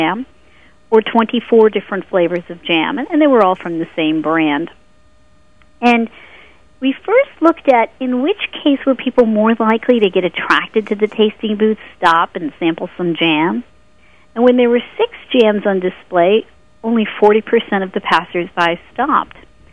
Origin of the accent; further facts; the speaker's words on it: Flushing, New York, United States; Yes, it was in Flushing, yes.